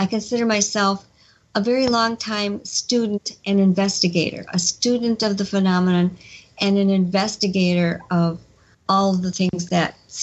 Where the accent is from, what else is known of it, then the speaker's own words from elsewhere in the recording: Elkhorn, Wisconsin, United States; people around Elkhorn, Wisconsin, which happened to be my hometown